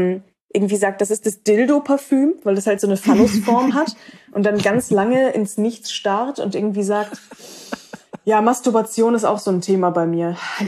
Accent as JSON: {"language": "German", "town": "Cologne", "region": "North Rhine-Westphalia", "country": "Germany", "tie": "born or raised there", "said": "in meiner Heimatstadt Köln"}